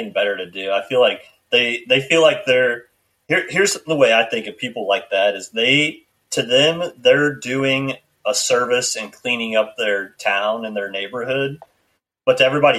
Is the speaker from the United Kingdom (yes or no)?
no; Alton, Illinois, United States; So I grew up in Illinois, just right across the river. And like I was in like kind of like the Alton Bethalto area